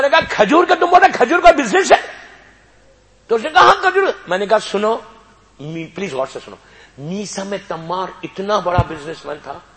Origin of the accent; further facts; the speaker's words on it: India; میں نے کہا کہ میں تو ہندوستان سے آیا ہوں، انڈیا میں تو ہندو لوگ بھی مولا علی کی شان میں اشعار کہتے.